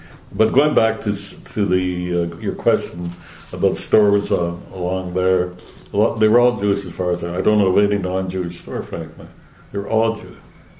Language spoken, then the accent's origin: English; Toronto, Ontario, Canada; I have no memory when I was a child growing up on Major the University, but now living here, it's very a tremendous influence.